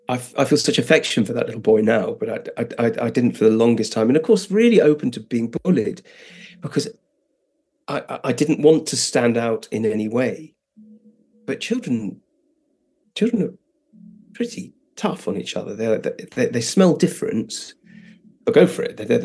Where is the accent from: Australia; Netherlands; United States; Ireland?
Netherlands; I was brought up in Holland, and the only English that I heard until I was 10 was either my brother's, who were at boarding school in England. I wasn't. I went to school in Holland.